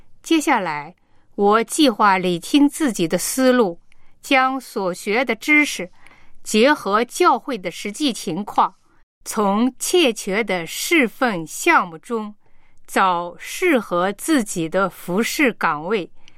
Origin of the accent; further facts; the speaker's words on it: Shaanxi, China; 我是陕西的